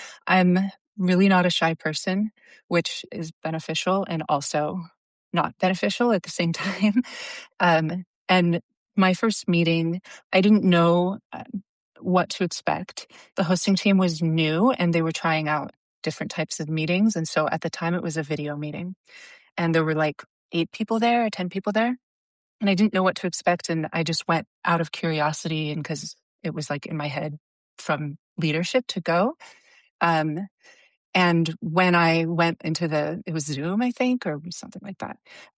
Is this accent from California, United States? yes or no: yes; Los Angeles, California, United States; Sure. So I'm from Los Angeles.